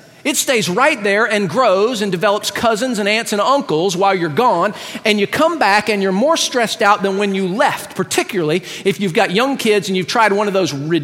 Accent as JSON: {"language": "English", "town": "Athens", "region": "Georgia", "country": "United States", "tie": "born there", "said": "I was born in Athens, Georgia, where the school is"}